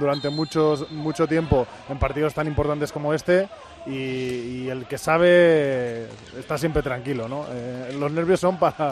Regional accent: Catalonia, Spain; No debe ser de Girona, porque él es de Sarria de Ter, al lado de mi pueblo, y no sé, yo soy todo lo contrario.

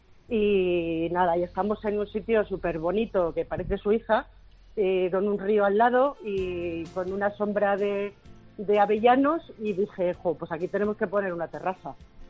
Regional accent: Málaga, Andalusia, Spain; moved away; nosotros hace 2 años que montamos un restaurante, el restaurante bar, en un pueblo de 500 habitantes en Vizcaya. Yo soy malagueña. Me enamoré de un vasco y decidimos montar eso hace 2 años.

